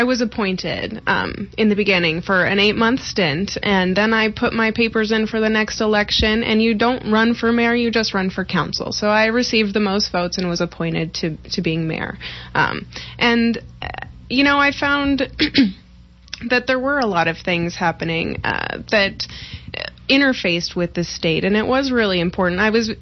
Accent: Prescott, Arizona, United States; So I'm from Prescott, and actually my mom is from Yuma. I think that makes me a second-generation Arizonan, and I have lived in the Verde Valley since 2008

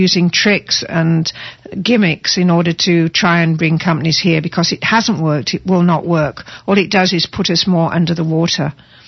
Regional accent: England, United Kingdom; moved away as an adult; now in United States; I was born and bred in England, came over here in 1981. So, this is my adopted country.

